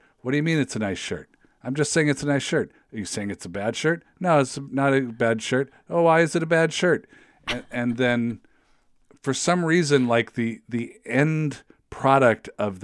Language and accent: English; West Coast, United States; I don't think I'd ever been east of like Iowa in my life. You know, I grew up on the West Coast. So then all of a sudden I was in New Jersey